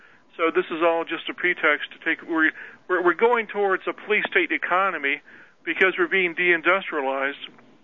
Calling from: Maryland, United States; Okay. I'm calling from Maryland. Not that it makes a big deal.

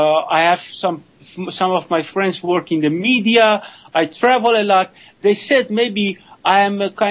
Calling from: Amsterdam, North Holland, Netherlands; I'm calling from Holland, from Amsterdam.

